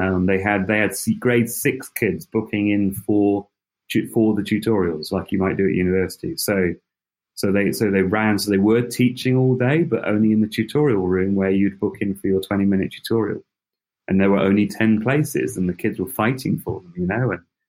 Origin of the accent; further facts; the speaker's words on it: United Kingdom; moved away as an adult; now in New Zealand; I am a Brit. I am a UK. I now have a Kiwi passport, but I am from the UK.